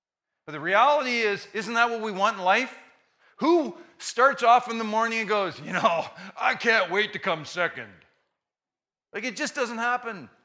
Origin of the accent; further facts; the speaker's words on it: Kelowna, British Columbia, Canada; also born or lived in Morris, Manitoba; We lived in Kelowna. I grew up. I was born in Manitoba, Morris, Manitoba, home of the Stampede, okay? And 6 weeks after I was born, I followed my mom out to BC.